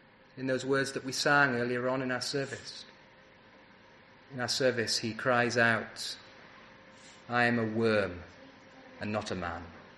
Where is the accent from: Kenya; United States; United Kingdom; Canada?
United Kingdom; as British people especially